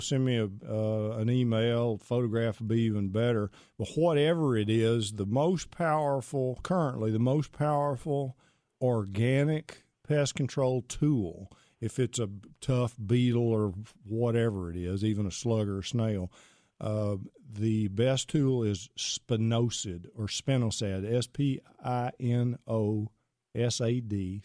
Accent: Pittsburgh, Texas, United States; I am from Pittsburgh, Texas, a little town in East Texas, about 4,000 people, and played sports there, went to Texas Tech to play golf on the team

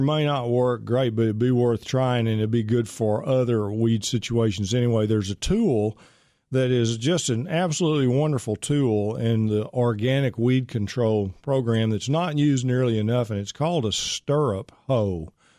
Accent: Pittsburg, Texas, United States; I'm from Pittsburgh, right down the road.

